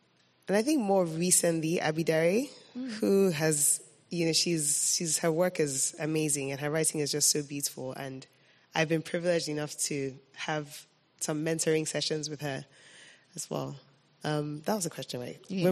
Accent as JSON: {"language": "English", "region": "Lagos", "country": "Nigeria", "tie": "born or raised there", "said": "as a young girl growing up in Lagos, Nigeria"}